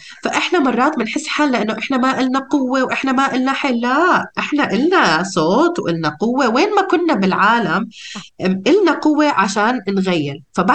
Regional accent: Palestine; also born or lived in England / Lebanon; now in Dubai, United Arab Emirates; بشتغل بدبي حالياً، بس درست في إنجلترا وفي لبنان، وأنا أصلي فلسطيني.

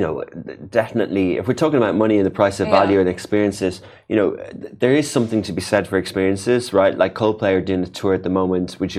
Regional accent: Ireland; I'm Irish.

